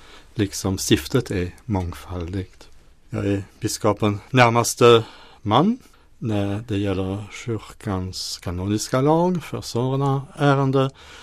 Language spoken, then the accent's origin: Swedish; France; now in Sweden; Jag kommer från Frankrike, ja.